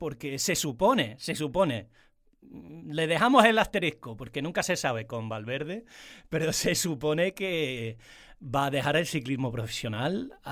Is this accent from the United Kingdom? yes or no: yes; the north of England, United Kingdom; Spanish is a second language; Norteamericanos, hasta ingleses, del mismísimo norte de Inglaterra, de donde vengo yo